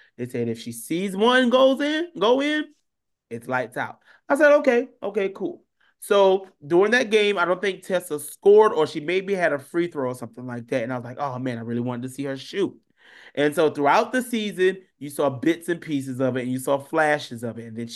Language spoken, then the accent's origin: English; South Carolina, United States; obviously, because I'm from South Carolina